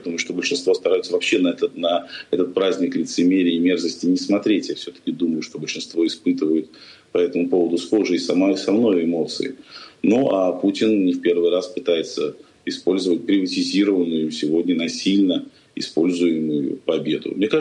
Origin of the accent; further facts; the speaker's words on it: Saint Petersburg, Russia; как любому, мне кажется, настоящему петербуржцу, который понимает суть и смысл происходящего